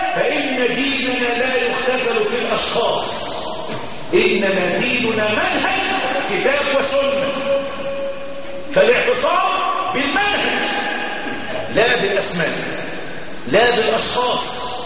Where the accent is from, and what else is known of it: Egypt